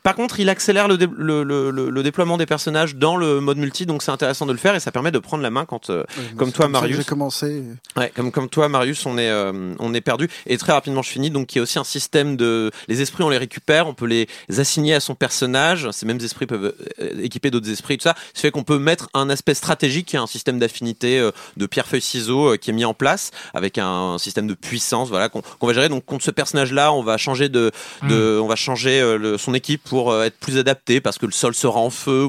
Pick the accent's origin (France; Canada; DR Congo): France; the Alps; je viens des Alpes, hein, donc il n'y a aucune raison.